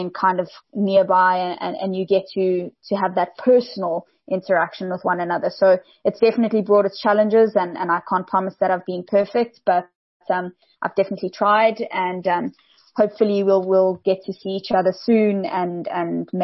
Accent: Johannesburg, Gauteng, South Africa; Yeah, so I grew up in Johannesburg. I went to school in Joburg

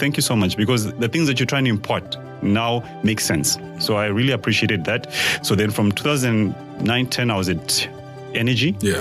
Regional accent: Zimbabwe; also born or lived in Namibia; So I am originally from Zimbabwe and I studied in Zim, like I did my grade one and grade two there. Then I moved to Namibia in the northern part of the country. So I did my grade three and four.

